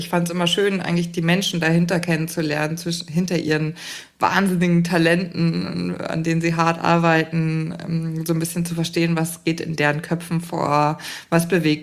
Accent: Bavaria, Germany; born or raised there

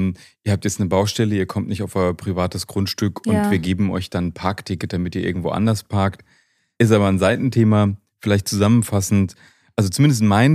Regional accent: Rhineland-Palatinate, Germany; born there; als gebürtiger Pfälzer

